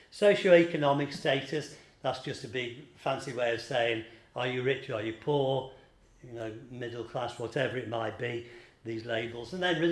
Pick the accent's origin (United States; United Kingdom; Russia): United Kingdom; England; my wife is Welsh, I'm English, we're both Caucasian